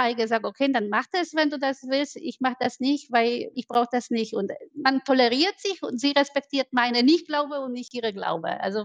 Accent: Poland; German is a second language; moved away as an adult; now in Germany; Für mich als Polin, die man 30 Jahre eingeredet hat, man muss mitmachen und alle machen mit und alle glauben mit, war ja eine tolle Entdeckung.

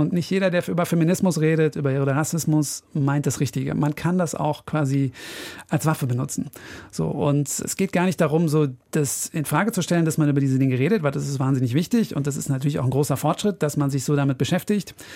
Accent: North Rhine-Westphalia, Germany; Ich bin auch aus Nordrhein-Westfalen.

